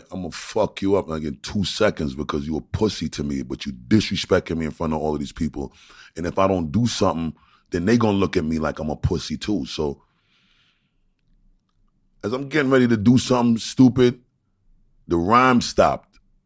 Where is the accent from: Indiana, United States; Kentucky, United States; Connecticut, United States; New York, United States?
New York, United States; Brooklyn; And I'm saying to myself, I'm from Brooklyn. And the mentality back then was everybody from Long Island was pussy. You know, it's the suburbs.